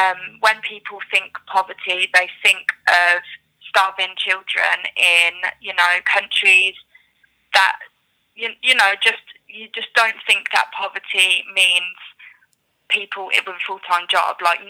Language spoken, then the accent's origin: English; United Kingdom; I think a lot of people, being British, we don't talk about a lot of the time what people are going through.